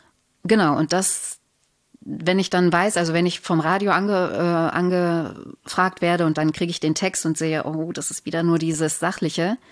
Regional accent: Germany; accent: German

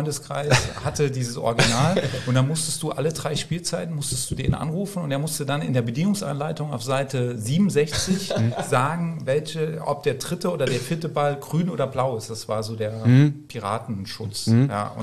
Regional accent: Saarbrücken, Saarland, Germany; also born or lived in Valencia, Spain; now in Hamburg, Germany; Ja, ich bin ja Wahl-Hamburger, aber kein gebürtiger Hamburger. Ich bin jetzt seit 10 Jahren da, bekanntermaßen. Vorher aufgewachsen bin ich in Saarbrücken, da auch meine ersten Fankurvenerfahrungen beim ersten FC Saarbrücken im D-Block gesammelt.

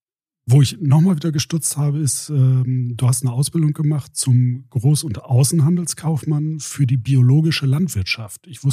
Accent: Bad Bentheim, Lower Saxony, Germany; Ich bin ja auch in Bentheim aufgewachsen

